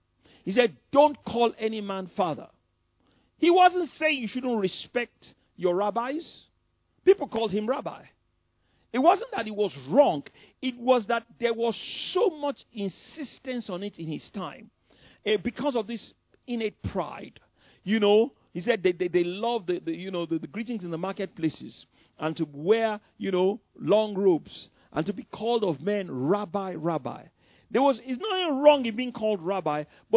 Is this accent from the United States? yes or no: no; England, United Kingdom; You know, I just told him I came from England.